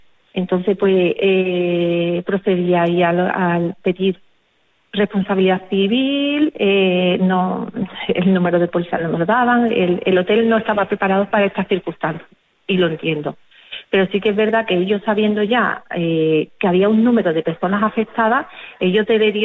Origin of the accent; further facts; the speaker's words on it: Seville, Andalusia, Spain; yo soy de fuera y yo no me puedo hacer muchos kilómetros y volver todos los días. Yo soy de Sevilla, yo no soy de Cartagena.